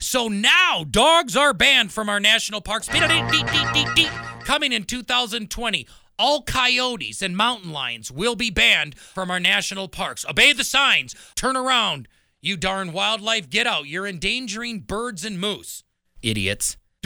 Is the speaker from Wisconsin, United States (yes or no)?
yes; Wisconsin, United States; I'm born and raised in Wisconsin.